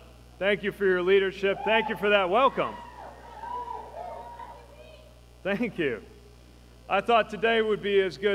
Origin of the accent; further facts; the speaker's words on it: South Bend, Indiana, United States; My hometown, South Bend, is a city that changed its future, changed its trajectory.